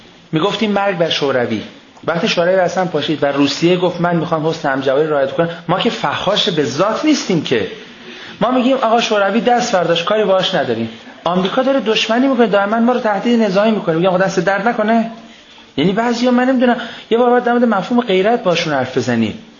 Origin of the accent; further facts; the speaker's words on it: Iran; بهش گفتیم عزیزم N با Q فرق میکنه، یه ایراکه یه ایرانه، ما ایرانیم.